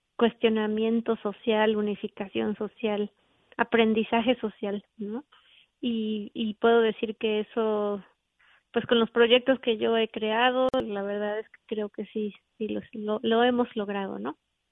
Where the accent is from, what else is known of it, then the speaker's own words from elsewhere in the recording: Mexico; moved away; aunque soy mexicana, pues no soy la misma mexicana de antes, de cuando llegué a este país